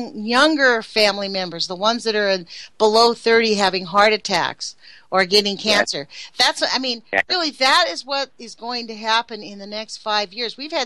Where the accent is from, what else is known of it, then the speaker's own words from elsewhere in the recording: Redondo Beach, California, United States; Like in my own little area of my hometown, Redondo Beach